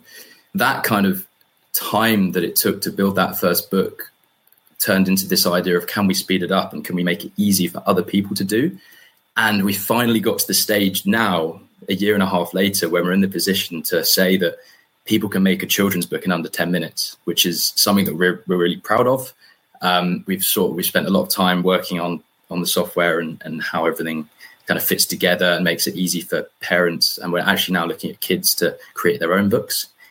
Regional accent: Hildenborough, South East England, United Kingdom; accent: English; now in California, United States; I'm from the UK, as you could probably tell by my posh English accent. I'm from a little town called Hildenborough, just below London. So I'm currently calling from California

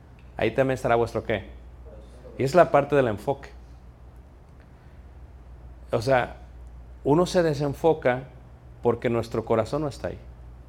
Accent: Mexico; Soy mexicano, sí. Soy naturalizado aquí, sí. Tengo 47 años, sí. Estoy casado, sí.

